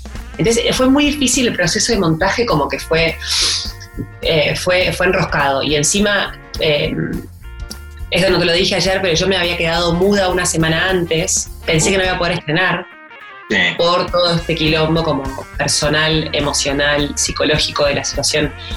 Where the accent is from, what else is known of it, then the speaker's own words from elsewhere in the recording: Argentina; como argentinos tenemos la tendencia a etiquetar y a empaquetar